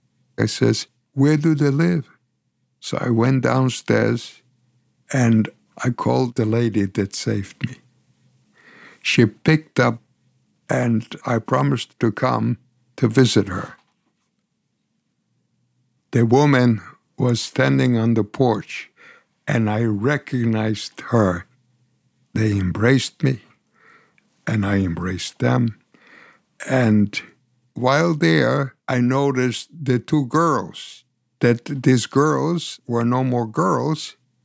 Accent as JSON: {"language": "English", "town": "Belitsa", "region": "Blagoevgrad Province", "country": "Bulgaria", "second_language": "English", "said": "And I said, I come from the town of Belitsa."}